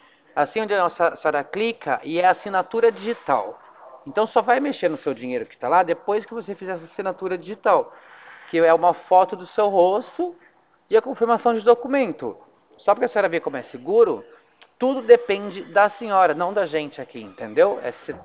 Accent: Itapetininga, São Paulo, Brazil; Eu sou aqui de Tapetininga.

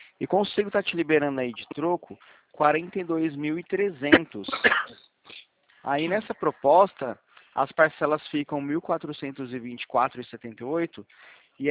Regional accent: Presidente Prudente, São Paulo, Brazil; Eu sou de Presidente Prudente.

